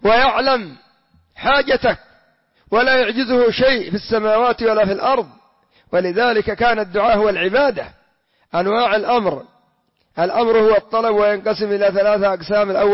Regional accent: Yemen; وعندنا في اليمن الجبرتي والمساواة وابن عيسى والمحضار

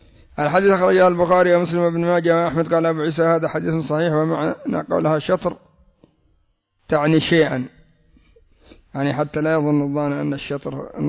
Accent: Yemen; والمثل عند العامة عندنا في اليمن: الرزق ليس بالبكارة، وإنما هو من الله

